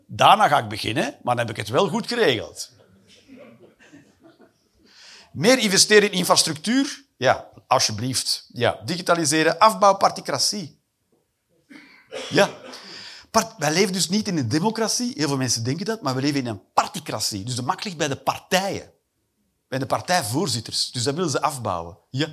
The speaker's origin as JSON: {"language": "Dutch", "country": "Netherlands", "said": "Ik kom uit Nederland, ik heb jaren in Nederland gewoond."}